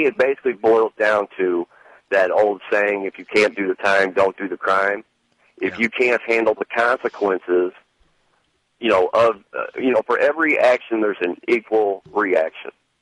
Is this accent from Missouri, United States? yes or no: yes; St. Louis, Missouri, United States; Okay, I'm from South St. Louis